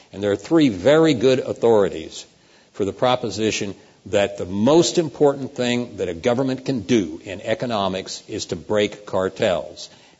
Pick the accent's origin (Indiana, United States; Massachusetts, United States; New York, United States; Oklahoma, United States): Oklahoma, United States; when I was growing up in Oklahoma